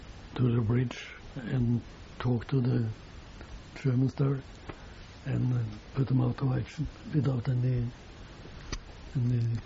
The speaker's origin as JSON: {"language": "English", "town": "Rjukan", "region": "Telemark", "country": "Norway", "said": "I am from Rjukan"}